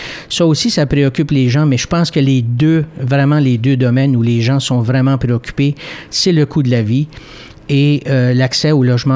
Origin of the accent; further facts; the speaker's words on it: Edmundston, New Brunswick, Canada; de Saint-Hilaire, qui est maintenant le quartier Saint-Hilaire de la ville de Haut-Madawaska. J'ai passé toute ma vie dans ce coin-là, donc dans la région d'Edmundston, Haut-Madawaska.